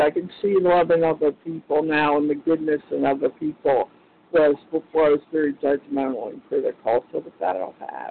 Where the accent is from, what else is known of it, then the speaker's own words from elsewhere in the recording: Florida, United States; I'm from Florida.